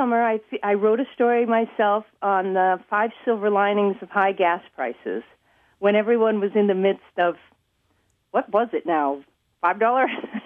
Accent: Wisconsin, United States; Did you mention that Wisconsin's my hometown? Home state.

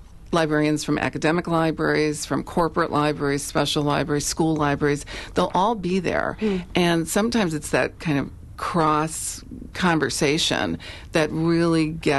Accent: Milwaukee, Wisconsin, United States; I am originally from Milwaukee, used the Tippecanoe branch on our south side

